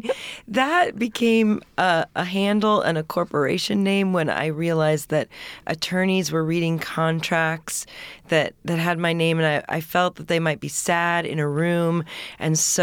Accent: Seattle, Washington, United States; I was an impressionable teen, and I grew up in Seattle.

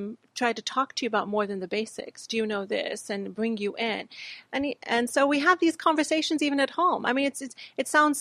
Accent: Pakistan; born there; where I was born in Pakistan

